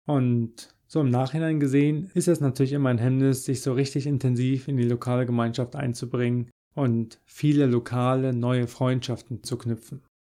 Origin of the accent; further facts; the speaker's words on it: Germany; now in Australia; Das mache ich auch nach 3 Jahren in Australien immer noch. Ja, als Deutscher in Australien hat man natürlich dann den kleinen Nachteil